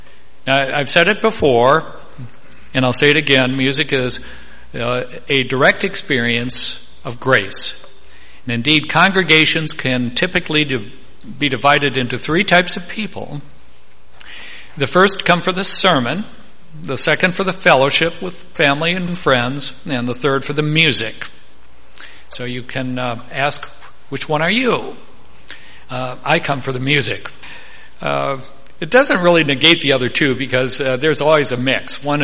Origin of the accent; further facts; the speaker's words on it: Wauwatosa, Wisconsin, United States; Now, in the church I grew up in Wauwatosa, Wisconsin, they have a beautiful, beautiful pipe organ.